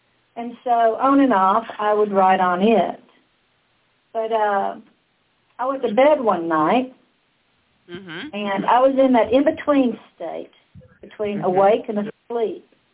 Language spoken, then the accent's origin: English; Georgia, United States; Well, I was born and raised in Georgia.